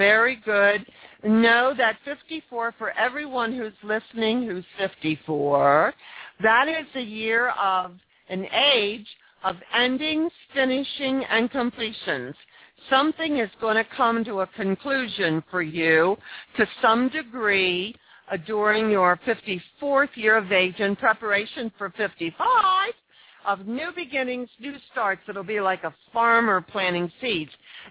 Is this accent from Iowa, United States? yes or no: no; Philadelphia, Pennsylvania, United States; Really? I'm from Philadelphia.